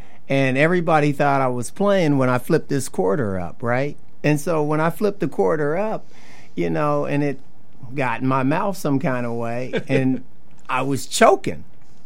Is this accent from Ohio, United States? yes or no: yes; Cleveland, Ohio, United States; now in Columbus, United States; I'm from Cleveland, Ohio. And I came here in 1963, '65, somewhere between there. And I've been here ever since.